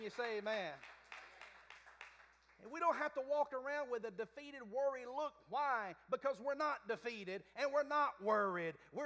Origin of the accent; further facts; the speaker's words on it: Alabama, United States; I wasn't expecting to meet someone that was born and raised in Alabama as I am.